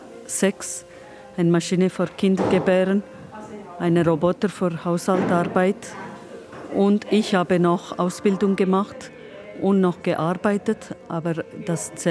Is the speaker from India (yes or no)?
yes; India; German is a second language; Ich werde nächsten Monat 53. Ich komme aus Indien.